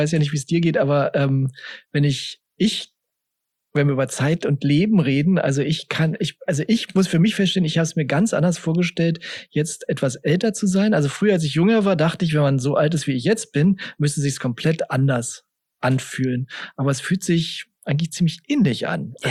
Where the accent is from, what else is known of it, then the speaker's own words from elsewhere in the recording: Germany; ich bin ja im Westend aufgewachsen